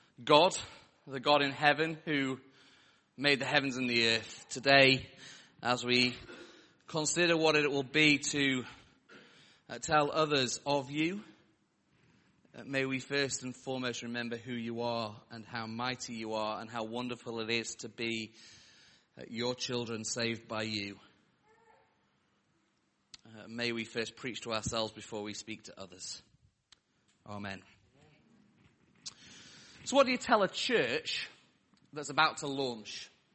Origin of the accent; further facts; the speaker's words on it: Sheffield, Yorkshire and the Humber, United Kingdom; I am from Sheffield, so this glorious city of Sheffield.